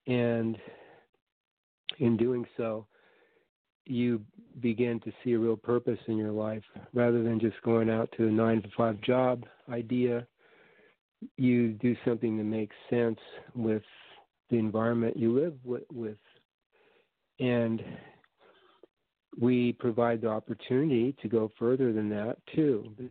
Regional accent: Huntington Beach, California, United States; Yeah, I'm from Huntington Beach here down south in California.

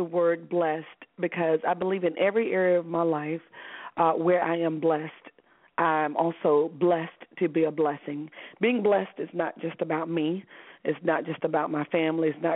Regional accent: Alabama, United States; also born or lived in Detroit; I was born in Detroit, in Motown. I mean, literally streets from Motown, and but raised in L.A., Laura, right. Alabama. After I was born, my dad moved us back to Alabama, where the family was, his mom and my mom's mom.

